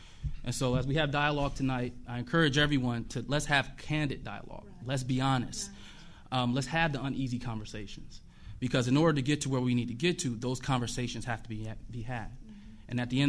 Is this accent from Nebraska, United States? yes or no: yes; Omaha, Nebraska, United States; born or raised there